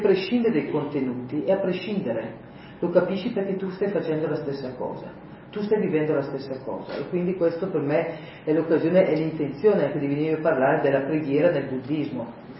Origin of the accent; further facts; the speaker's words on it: Brescia, Lombardy, Italy; siamo tanto lontani dal Giappone quanto io bresciana di torinese